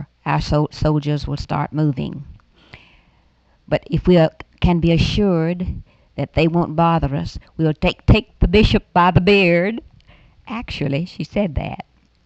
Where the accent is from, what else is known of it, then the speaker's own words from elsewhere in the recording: Marshall, Texas, United States; the first person from my hometown of Marshall, Texas, should be Dr. and Mrs. Thomas W. Cole, the president of Wiley College, a Negro.